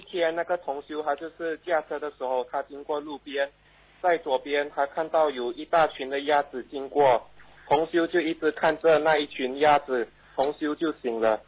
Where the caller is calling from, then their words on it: Brunei; 是我是从文莱打过来的。